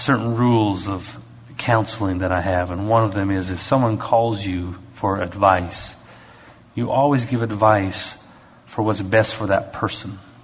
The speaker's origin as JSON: {"language": "English", "country": "Canada", "said": "And being Canadian, I thought, well, I need to go check this out."}